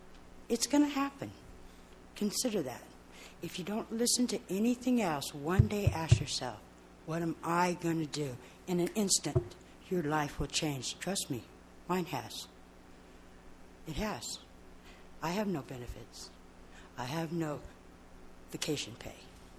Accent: Atascadero, California, United States; I'm from Atascadero.

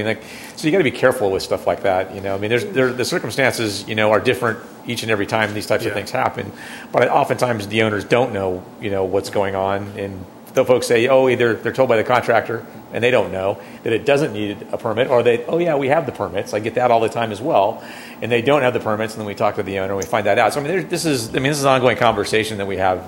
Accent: Fresno, California, United States; Well, I'm from Fresno. Doesn't need a permit in Fresno.

